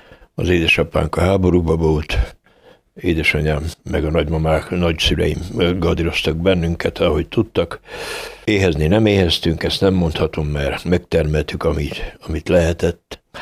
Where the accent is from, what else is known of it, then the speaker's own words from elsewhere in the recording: Tiszaszentmárton, Szabolcs-Szatmár-Bereg, Hungary; now in Kiskunhalas, Hungary; Tisza Szent Mártonba születtem. A Tisza 1 kilométerre volt a lakásunktól, úgyhogy az udvarról rá lehetett látni a Tiszára.